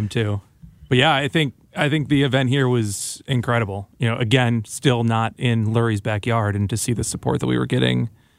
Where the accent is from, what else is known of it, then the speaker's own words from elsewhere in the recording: Chicago, Illinois, United States; This is the part where I'm from Chicago, so it's Greenville.